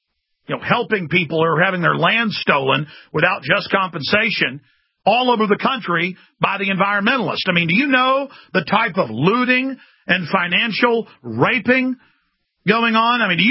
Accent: Dallas, Texas, United States; when I was growing up in Dallas, every Christmas, every holiday, we would go spend 3 or 4 hours several times down there

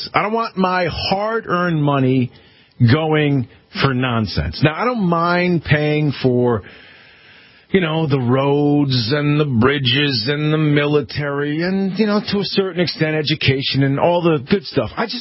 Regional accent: Connecticut, United States; fees in my home state of Connecticut, where I'm broadcasting from right now

